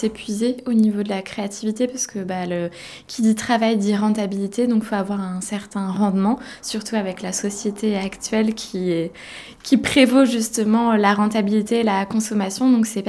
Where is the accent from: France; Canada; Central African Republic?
France; Blois, Centre-Val de Loire; now in Montauban, France; je suis originaire de Blois, enfin en Sologne plus particulièrement, région Centre-Val de Loire du coup. Et je suis arrivée à Montauban en 2012 pour mes études du coup.